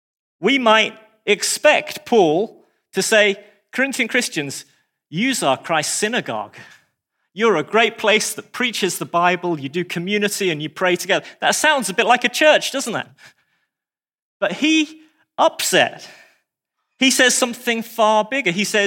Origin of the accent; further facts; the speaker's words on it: England, United Kingdom; now in Scotland, United Kingdom; So having lived in Scotland for 25 years as an English person, I now realize there's a better translation available.